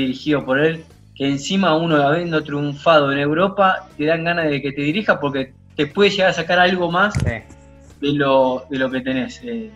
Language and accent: Spanish; Argentina; pero acá, viste, como somos nosotros los argentinos, ya enseguida empezás a putearlo